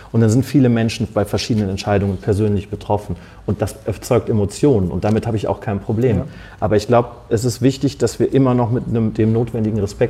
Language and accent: German; Bergisch Gladbach, North Rhine-Westphalia, Germany; Bin seit meinem 7. Lebensjahr hier. Das ist meine Heimat. Bergisch Gladbach ist meine Heimatstadt.